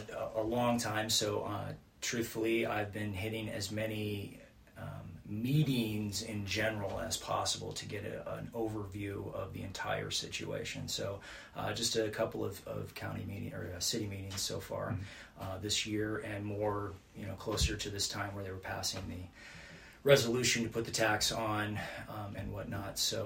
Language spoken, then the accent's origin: English; Phoenix, Arizona, United States; also born or lived in Hollywood, United States / Seattle, United States; I was raised in Phoenix, Arizona. I have lived and worked in Hollywood on some major production.